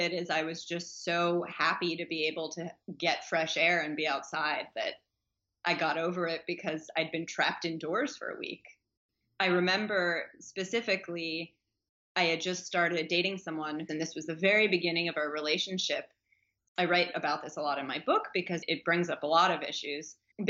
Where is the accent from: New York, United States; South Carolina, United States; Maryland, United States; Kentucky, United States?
New York, United States; Manhattan; my mother's apartment, the apartment where I grew up actually in Manhattan